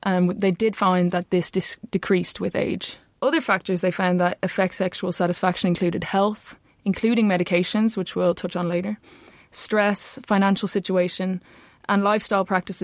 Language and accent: English; Dublin, Leinster, Ireland; my hometown of Dublin